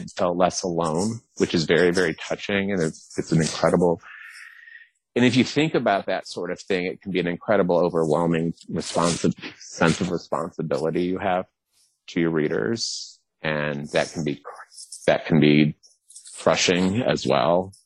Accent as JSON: {"language": "English", "region": "the South", "country": "United States", "said": "I'm from the South. So the whole homophobia, racism, cultural structure damage in the South resonated with me."}